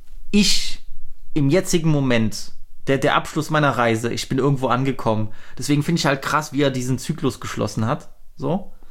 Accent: Germany; aber es ist natürlich normal für mich als die Person, die ich bin, aus Deutschland, dass ich hierher komme, dass ich ein White Boy bin.

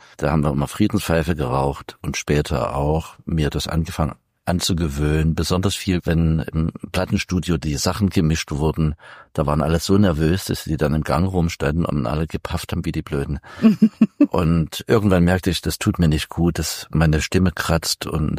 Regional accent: Coswig, Germany; in Coswig, wo ich herstamme.

